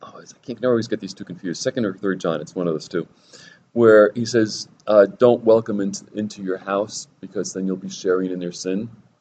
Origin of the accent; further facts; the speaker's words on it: New York, United States; because being a native, I figured I could be as hard-headed and as obnoxious as any New Yorker.